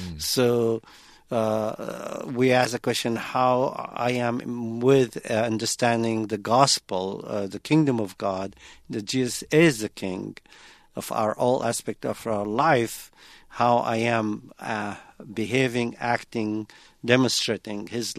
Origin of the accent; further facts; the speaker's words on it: Lod, Central District, Israel; And my parents became refugee in their own hometown, so I grew up post that traumati